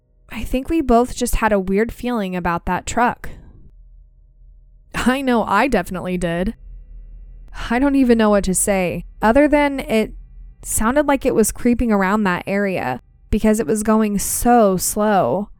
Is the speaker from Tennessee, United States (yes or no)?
yes; Townsend, Tennessee, United States; I'm almost 60 years old, and I'm a wildlife and landscape photographer from East Tennessee. I'm from Townsend, which is located in the Smoky Mountains.